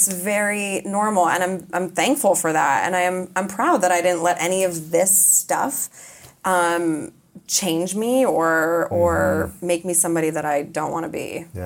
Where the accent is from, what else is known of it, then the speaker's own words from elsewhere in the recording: Chicago, Illinois, United States; also born or lived in Colorado; but I grew up in Chicago and Colorado. And so I live a very normal life and I'm a homebody